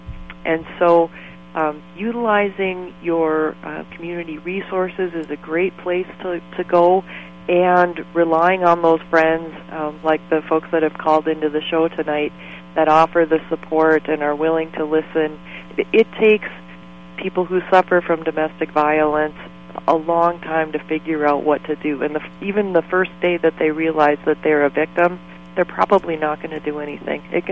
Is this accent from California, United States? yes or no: yes; California, United States; born there; I was born out in the San Francisco Bay Area.